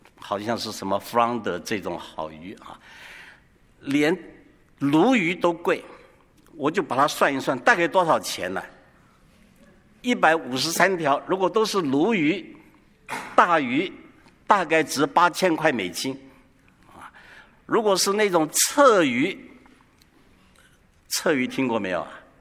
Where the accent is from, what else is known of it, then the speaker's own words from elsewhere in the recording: Fuzhou, Fujian, China; accent: Fuzhou dialect; 他是我老家附近的人，他是这个福建莆田的话是很难懂的，所以他们讲的话都很难懂。我是福州话是很好听的啊